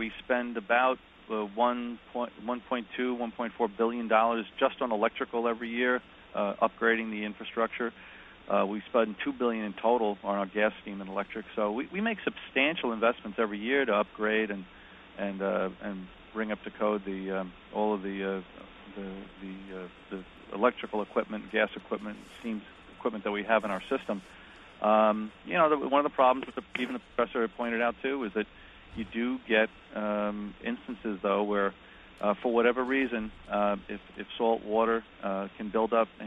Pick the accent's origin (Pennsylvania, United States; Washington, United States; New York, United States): New York, United States; Queens; I'm from Queens. There's a lot of snow still out in my neighborhood